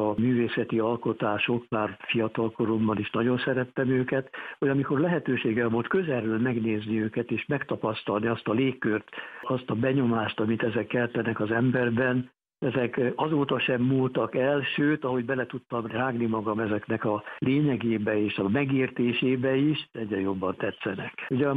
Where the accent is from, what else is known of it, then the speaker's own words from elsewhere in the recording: Hungary; az ottani hallgatók az első időben engem, mint magyar